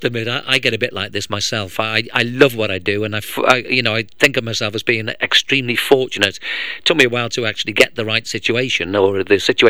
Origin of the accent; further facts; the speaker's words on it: England, United Kingdom; I grew up a time in England where, you know, when discos were sort of in their infancy